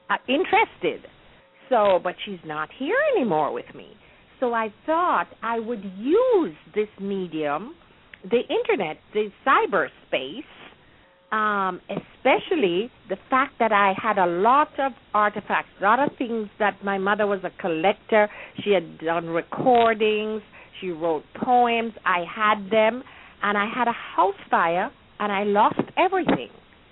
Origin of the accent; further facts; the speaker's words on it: Jamaica; how my period of growing up in Jamaica.